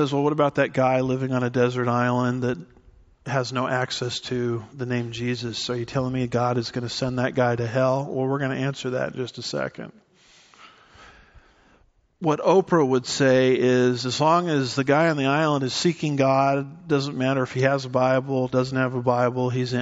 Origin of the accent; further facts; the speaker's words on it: Garden Grove, California, United States; I grew up in Garden Grove, California.